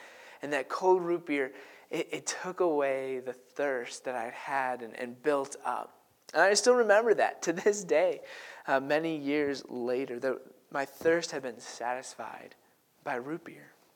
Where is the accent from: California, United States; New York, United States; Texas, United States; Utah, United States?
New York, United States; While I was growing up in New York, we would take a yearly trip out to my grandparents' cottage that was on a lake.